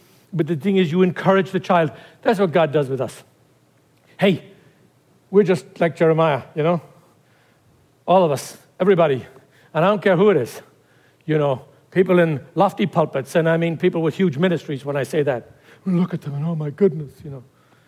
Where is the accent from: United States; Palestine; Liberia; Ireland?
Ireland; I'm Irish, I better watch it.